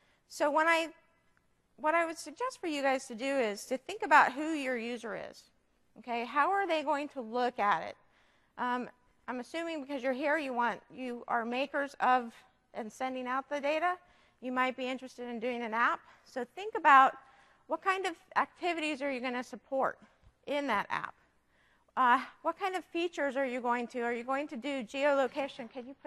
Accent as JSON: {"language": "English", "town": "San Diego", "region": "California", "country": "United States", "said": "So, for example, I'm from San Diego, and earthquakes are a little bit of a big deal down here, right?"}